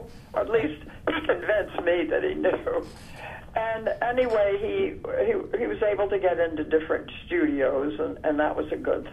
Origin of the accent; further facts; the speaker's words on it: Mississippi, United States; I was born in Mississippi, and I went to a girls' school in Mississippi